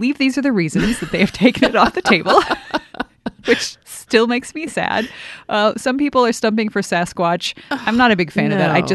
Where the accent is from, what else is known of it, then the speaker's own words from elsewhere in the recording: Wisconsin, United States; because I grew up in Wisconsin, and the Milwaukee Brewers were always the baseball team that we cheered for.